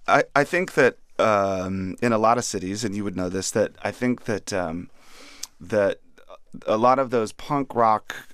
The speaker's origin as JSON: {"language": "English", "town": "Springfield", "region": "Virginia", "country": "United States", "tie": "born or raised there", "said": "When I was young, we had relatives there, and I grew up here in Springfield, Virginia, and we would drive all the way to Chicago in my mom's Ford Fiesta."}